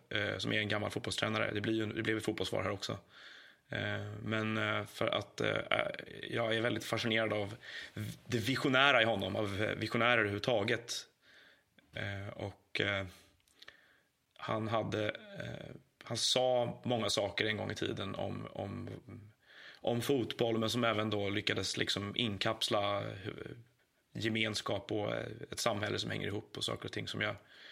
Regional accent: Stockholm, Stockholm County, Sweden; Jag är uppvuxen i Stockholm, bodde på Södermalm och på ute i Nacka och på Lidingö, och slutligen när jag var ganska liten flyttade vi till Gärdet där jag har vuxit upp.

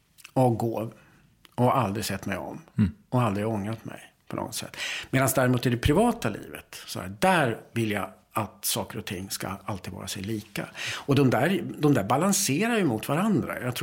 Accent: Boden, Norrbotten County, Sweden; Jag, i min släkt så där hemma i Norrbotten på min pappas sida, så fanns det ett antal alkoholister. Och jag vet också när jag växte upp där i Boden

